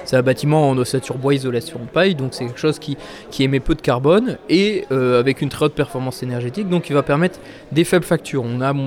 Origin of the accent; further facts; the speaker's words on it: Hauts-de-France, France; on est basé sur la côte du Pas-de-Calais, on est originaire de la côte du Pas-de-Calais